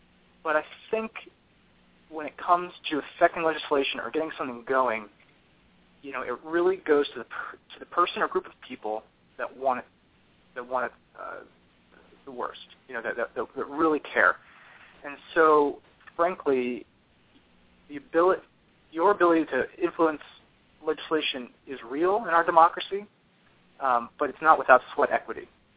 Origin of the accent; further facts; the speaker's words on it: Bethlehem, Pennsylvania, United States; My town in Washington, and I'm a kid from Bethlehem, Pennsylvania. I did not come from some sort of scion family of Washington.